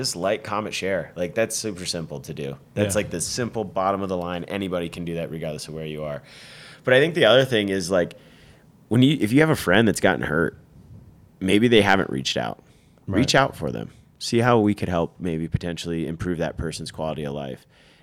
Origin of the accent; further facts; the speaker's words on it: Vermont, United States; You know, I'm originally from Vermont, and so ways to get me tied back into Vermont are super important to me.